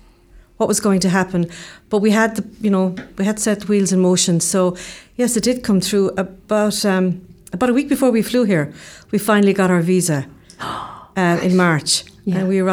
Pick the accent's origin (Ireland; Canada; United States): Ireland; Milltown Malbay, Munster; I'm originally from Milltown Malbay, but I met Billy in London.